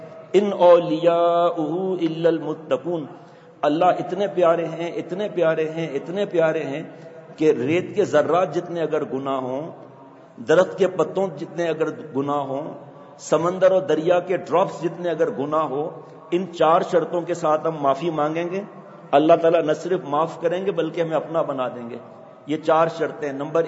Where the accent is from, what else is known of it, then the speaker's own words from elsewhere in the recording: Tharparkar, Sindh, Pakistan; ہم گاؤں کے رہنے والے ہیں, پاکستان میں گاؤں کے رہنے والے ہیں, رنگ کچھ کے رہنے والے ہیں, تھر پار کر کے.